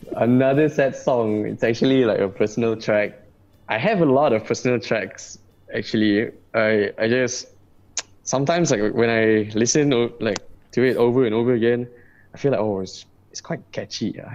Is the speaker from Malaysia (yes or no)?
yes; Kuching, Sarawak, Malaysia; moved away as an adult; now in Kuala Lumpur, Malaysia; I'm originally from Kuching, so I went to KL like 5 years ago.